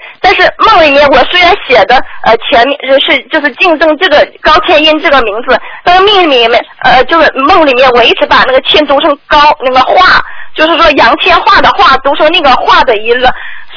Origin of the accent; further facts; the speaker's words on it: Shandong, China; now in Shanghai, China; 我是山东人，但是一直在上海这边。